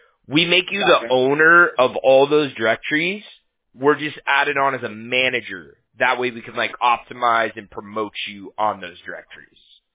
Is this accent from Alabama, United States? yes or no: no; Huntington Beach, California, United States; Yeah, I'm from Huntington Beach. Our company's based in Fountain Valley, you know, so.